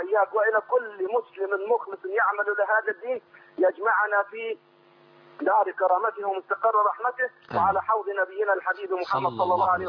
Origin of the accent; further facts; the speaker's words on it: Egypt; now in Saudi Arabia; أنا مصري مقيم في السعودية